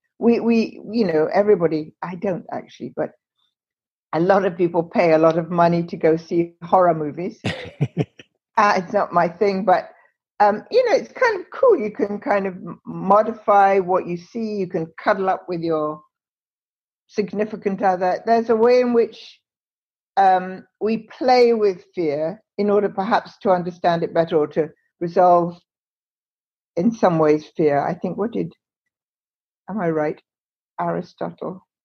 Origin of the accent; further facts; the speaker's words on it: Canada; But I'm in the very, very lucky position as a Canadian psychiatrist